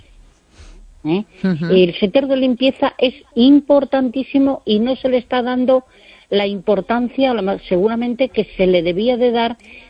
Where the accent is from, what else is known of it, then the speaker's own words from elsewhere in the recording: Galicia, Spain; moved away; also born or lived in Navarre; que soy gallega